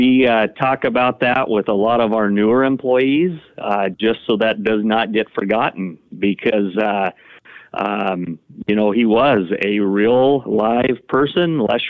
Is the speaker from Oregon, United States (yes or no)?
yes; Oregon, United States; now in Lake Oswego, United States; had the ability to move back to my home state. I went to Eugene, where I then spent the next 9.5 years as we were raising our kids